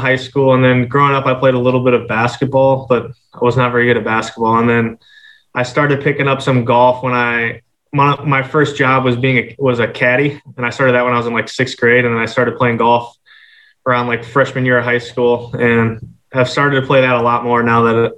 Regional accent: St. Louis, Missouri, United States; Born and raised in St. Louis.

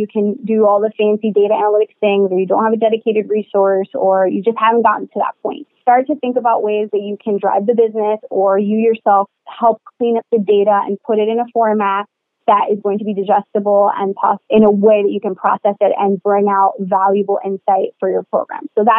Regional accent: Miami, Florida, United States; I'm from Miami. And in a lot of offices and companies in Miami, there's a coffee station because we're huge, you know, cafecito drinkers.

